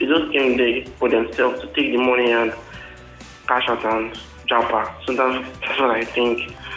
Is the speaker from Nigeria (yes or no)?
yes; Abia, Nigeria; Where am I from? I'm from Abia.